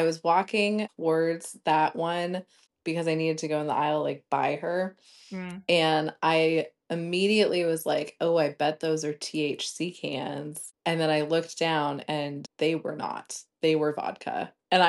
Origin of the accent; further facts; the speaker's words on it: Colorado, United States; I'm from Colorado. I lived there for a long time.